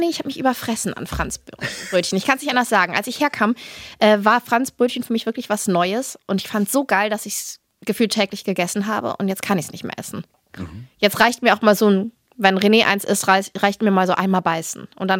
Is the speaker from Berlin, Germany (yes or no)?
no; Cologne, North Rhine-Westphalia, Germany; now in Hamburg, Germany; Und ich bin aber Kölnerin, muss ich das so sagen. Ich bin zwar in Leverkusen geboren, aber ich bin in Köln.